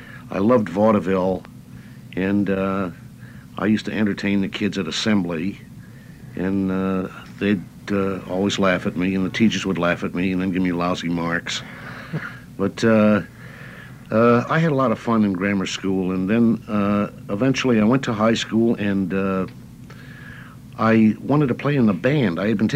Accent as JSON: {"language": "English", "town": "San Francisco", "region": "California", "country": "United States", "tie": "born there", "said": "Yeah, I was born in San Francisco. I'm one of the few native California sons."}